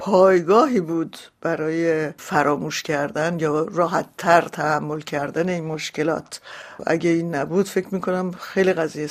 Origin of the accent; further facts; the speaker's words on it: Tehran, Tehran Province, Iran; moved away as an adult; also born or lived in France; انگار که من به عنوان یک ایرانی، یعنی فرزند این وطن، یه روز آمدن به من گفتن